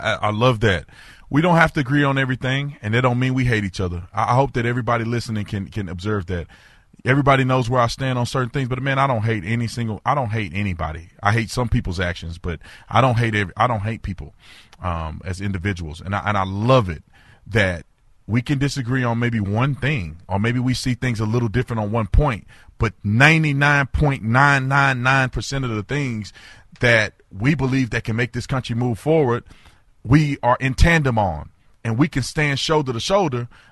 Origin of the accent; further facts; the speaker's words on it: Fort Worth, Texas, United States; You know, I grew up in Fort Worth, Texas, yep.